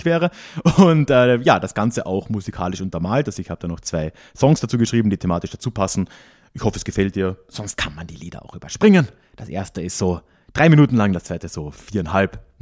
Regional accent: Villach, Carinthia, Austria; Anfang des Jahres schon mal online in meiner Heimatstadt in Villach gemacht

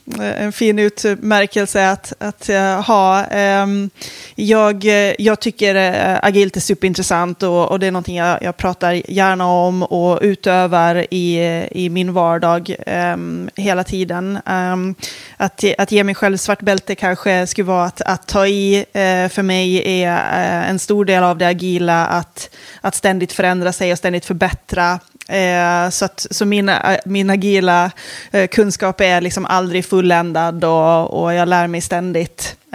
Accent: Åland, Finland; Jo, men jag kommer från Åland.

